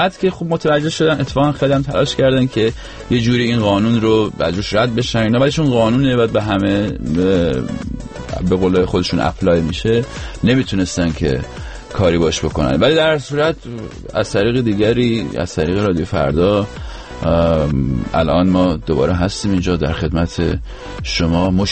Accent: Rasht, Gilan, Iran

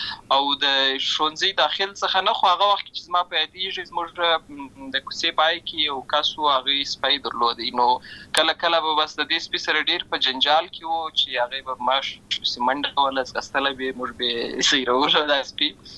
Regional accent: Lashkar Gah, Helmand, Afghanistan; born there; also born or lived in Uruzgan; زه په اصل کې د اورزګان ولایت یم، اما زه په هلمند ولایت د شکرګاه کې پیدا شوی یم،

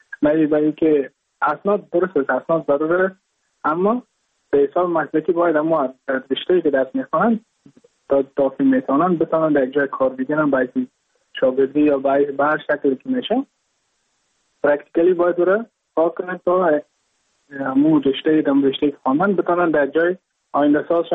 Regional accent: Mazar-i-Sharif, Balkh, Afghanistan; now in Goa, India

